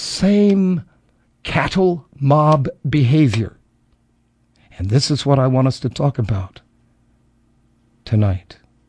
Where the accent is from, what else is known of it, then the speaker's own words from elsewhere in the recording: New York City, New York, United States; This nation, this city, to my shame as a New Yorker, has been turned into Benghazi